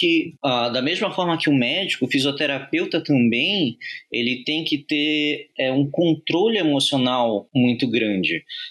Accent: Pará, Brazil; Eu me formei em Belém do Pará, sou paraense. Eu fiz faculdade na Universidade da Amazônia, UNAMA.

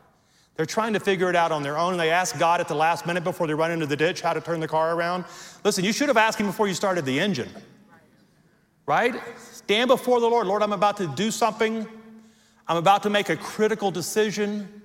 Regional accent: Louisiana, United States; also born or lived in Amarillo; we were living in Amarillo, Texas, and we're from Louisiana. That's where we were born and raised.

